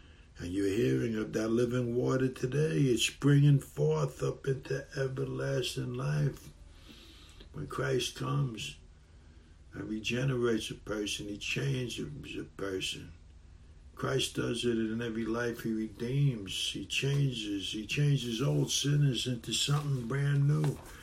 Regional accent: New York City, New York, United States; I was raised in the New York City area, in the streets of Manhattan.

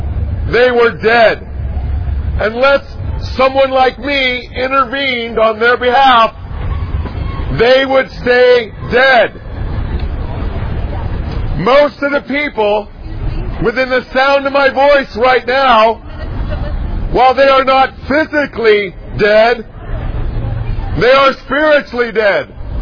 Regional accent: Pennsylvania, United States; I grew up in Pennsylvania too, but a little bit outside of here.

